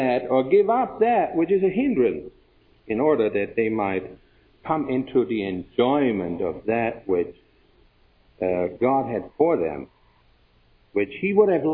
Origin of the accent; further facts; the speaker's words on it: Germany; when I was a young believer, growing up in Germany, we sat different.